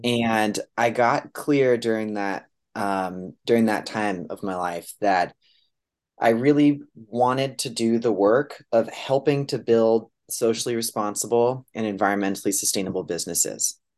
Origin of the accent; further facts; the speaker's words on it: California, United States; reducing CO2 emissions and being a Californian, improving fresh water use, right?